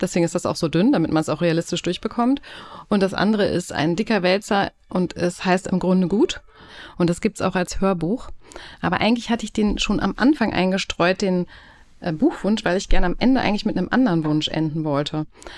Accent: Hanover, Lower Saxony, Germany; now in Kiel, Germany; Nein, ich bin Hannoveranerin.

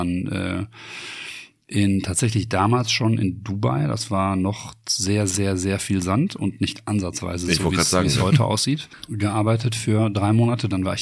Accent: Bottrop, North Rhine-Westphalia, Germany; Ich bin aufgewachsen am Scheidgensbach.

